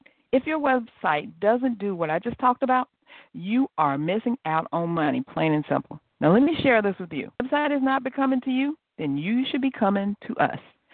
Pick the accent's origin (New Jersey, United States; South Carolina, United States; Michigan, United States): South Carolina, United States; Oh, I'm from South Carolina, too.